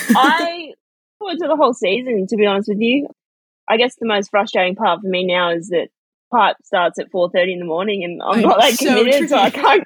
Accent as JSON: {"language": "English", "town": "Sunshine Coast", "region": "Queensland", "country": "Australia", "tie": "born or raised there", "said": "Yeah, it's so fun to see the Sunny Coast still on the map with Isabella as well."}